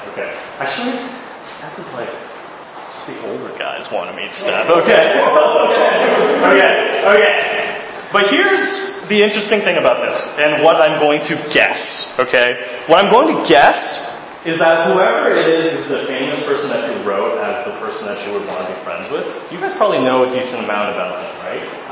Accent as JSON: {"language": "English", "town": "Vancouver", "region": "British Columbia", "country": "Canada", "said": "We're from Vancouver, British Columbia, Canada. We flew down here yesterday to spend the weekend with you guys."}